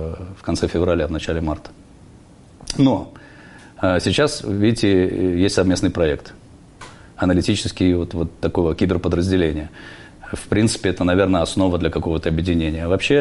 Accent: Belarus; И мы, белорусы, как всегда, проспали.

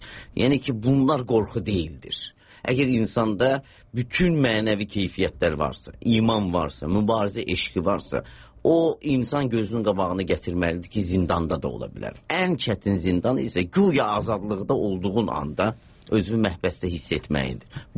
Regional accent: Iran; mən özüm Güney Azərbaycanlıyam

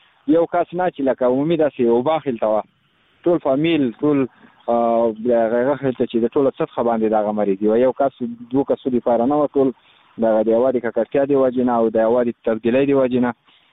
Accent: Khost, Afghanistan; بس زه خو د خوست ولایت مربوط یم، مرکز اوسیدونکی یم.

